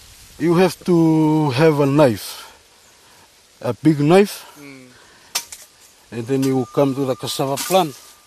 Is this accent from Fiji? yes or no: yes; Naumangi, Western Division, Fiji; I'm from Naumangi village. Naumangi village is located about 7 kilometers from Singatoka town. It's in the salad bowl of Fiji